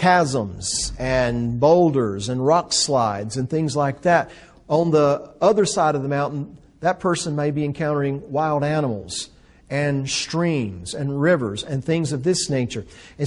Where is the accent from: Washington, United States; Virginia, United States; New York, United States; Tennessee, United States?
Tennessee, United States; You know, I'm from Tennessee, and when I come to New Mexico or to California or wherever, I realize that there are laws in those states that are different from my laws.